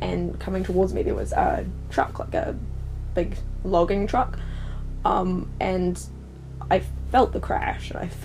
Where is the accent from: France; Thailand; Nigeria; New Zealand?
New Zealand; I'm from New Zealand.